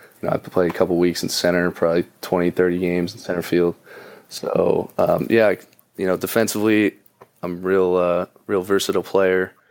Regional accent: Parker, Colorado, United States; also born or lived in Littleton; But I was born in Littleton, which is just 15 minutes up the road. Lived my whole life in the same house in Parker, so... Yeah, it's been, you know, born and raised Colorado native.

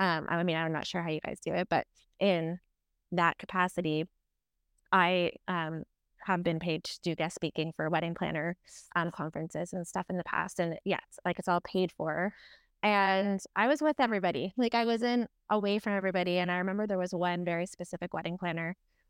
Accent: Ontario, Canada; I grew up in Ontario

